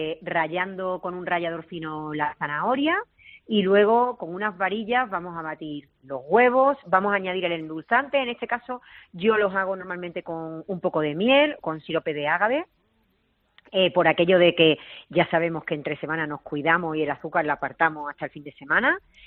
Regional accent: Málaga, Andalusia, Spain; now in Madrid, Spain; Pues súper feliz porque está en mi tierra todo el verano. Esto de ser autónomo tiene la ventaja de que, como trabajo en casa, puedo trabajar donde estoy y yo llega el veranito y me voy a mi tierra el verano enterito.

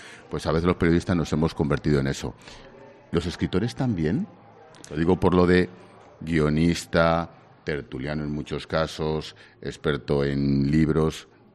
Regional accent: Madrid, Community of Madrid, Spain; los que somos madrileños, nuestros padres, y no te digo nuestros abuelos, ninguno fueron de Madrid.

